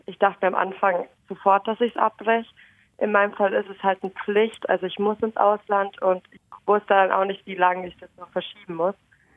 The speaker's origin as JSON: {"language": "German", "country": "Germany", "said": "Im Allgemeinen, also bei uns in Deutschland ist es ja so, dass wir für jede Vorlesung einen Zoom-Link kriegen"}